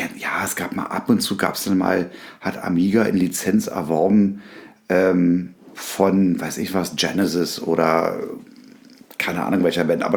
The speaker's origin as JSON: {"language": "German", "region": "Berlin", "country": "Germany", "tie": "born or raised there", "said": "ich bin ja in Berlin groß geworden."}